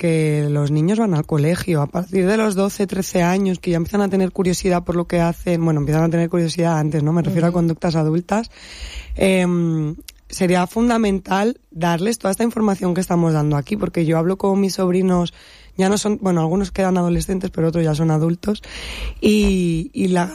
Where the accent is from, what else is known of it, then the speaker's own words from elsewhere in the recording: Benidorm, Valencian Community, Spain; lo que vivimos los que somos de Benidorm